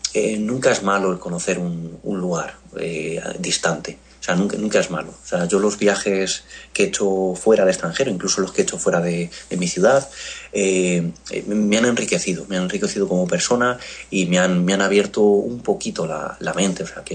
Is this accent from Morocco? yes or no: no; Toledo, Castilla-La Mancha, Spain; porque yo soy de Toledo, entonces la tierra tira, ¿no?